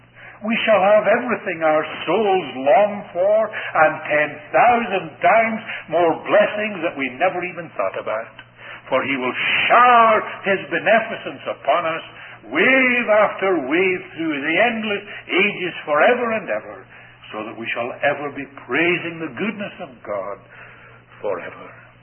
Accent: Scotland, United Kingdom; Now, I come from Scotland

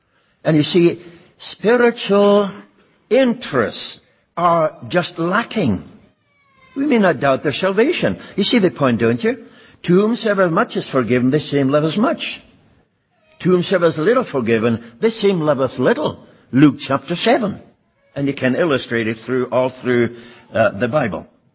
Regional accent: Germany; now in Canada; No, I'm from Germany. My birthplace. Born again in Canada.

